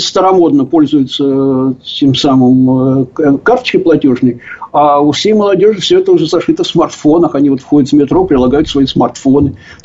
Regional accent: Moscow, Russia; я старый москвич, езжу в метро давно-давно-давно.

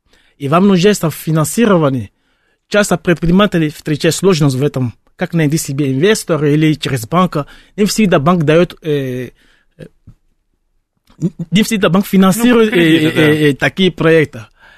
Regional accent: Benin; Russian is a second language; Я из Бенина. Это очень маленькое государство.

